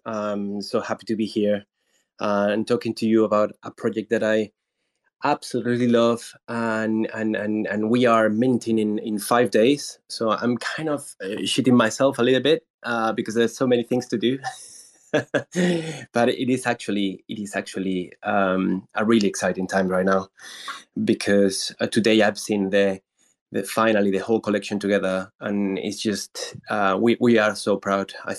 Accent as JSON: {"language": "English", "country": "Spain", "moved": "as an adult", "lives_now": "London, United Kingdom", "said": "I'm originally from Spain. I moved to London to work in the advertising industry around 11 years ago."}